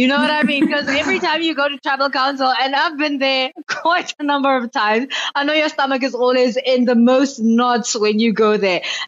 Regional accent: South Africa; I'm South African

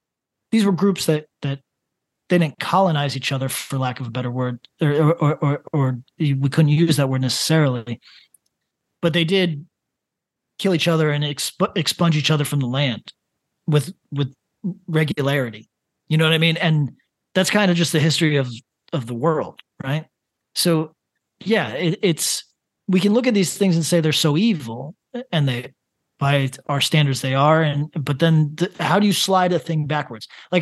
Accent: Northeast, United States; because I'm from the Northeast of the United States.

